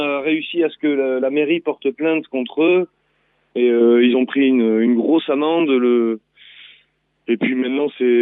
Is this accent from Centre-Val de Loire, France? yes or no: no; Sare, Nouvelle-Aquitaine, France; Enfin, moi, j'ai grandi à Sarre.